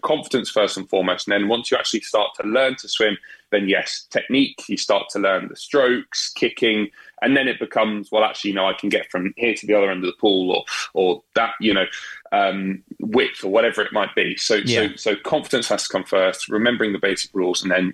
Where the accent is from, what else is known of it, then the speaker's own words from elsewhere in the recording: Maidenhead, South East England, United Kingdom; I've got a leisure centre here in my hometown in Maidenhead